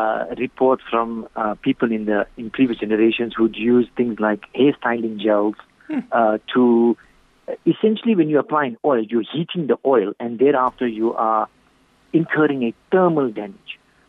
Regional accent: South Africa; we, being South African, we are almost always out in the sunlight.

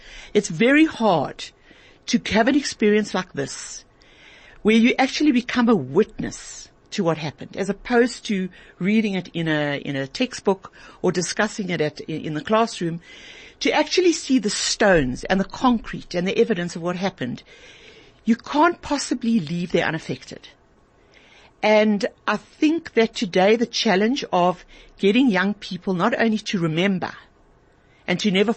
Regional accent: South Africa; I left here as a South African from the old South Africa, and I was coming back to vote in the election in the new South Africa.

